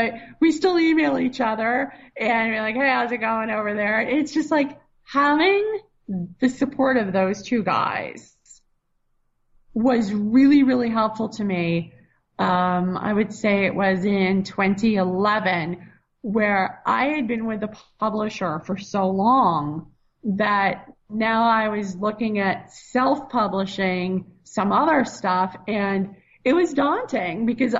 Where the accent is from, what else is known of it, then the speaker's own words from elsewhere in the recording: Boston, Massachusetts, United States; also born or lived in New York City; especially growing up, being born in New York City and growing up in Boston